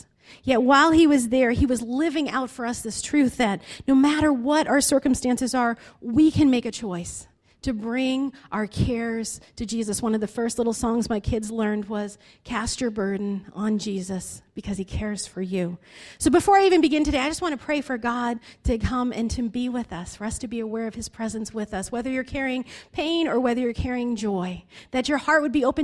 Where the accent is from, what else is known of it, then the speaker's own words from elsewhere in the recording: Lowell, Massachusetts, United States; I'm a terrible driver. I grew up in Lowell, took buses.